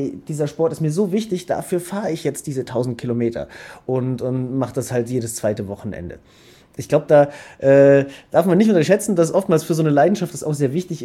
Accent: Siegen, North Rhine-Westphalia, Germany; moved away as an adult; now in Innsbruck, Austria; als ich raus bin aus Siegen und hinein bin nach Innsbruck

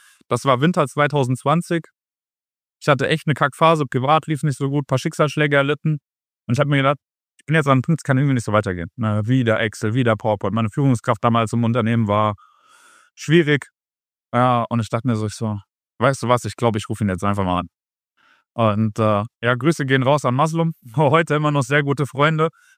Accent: Giessen, Hesse, Germany; ich komme aus Gießen. Marburg ist von mir 10 Minuten entfernt.

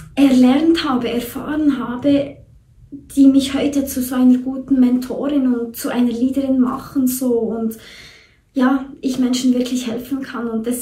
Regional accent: Bern, Switzerland; weil ich bin Bernerin, weißt du, wir haben immer ein bisschen länger so beim Sprechen und so.

